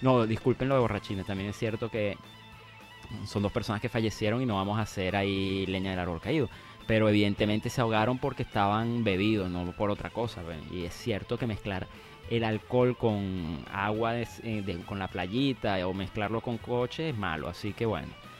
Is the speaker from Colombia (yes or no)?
no; Caracas, Capital District, Venezuela; Yo sí soy de Caracas, pues así. Se escribe Caracas y se pronuncia Caracas.